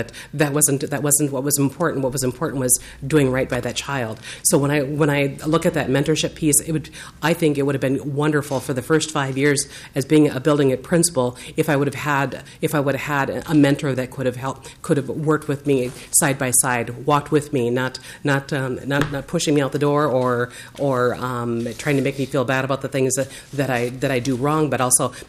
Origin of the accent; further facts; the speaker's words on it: Minnesota, United States; extremely different than they were where I grew up on the North Shore.